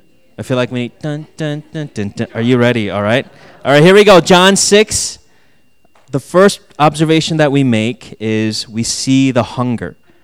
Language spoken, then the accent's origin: English; Minnesota, United States; I grew up in Minnesota, so it was that skis that I begged and begged and begged